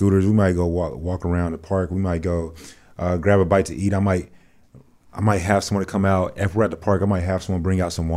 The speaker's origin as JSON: {"language": "English", "town": "Dallas", "region": "Texas", "country": "United States", "said": "I'm from Dallas."}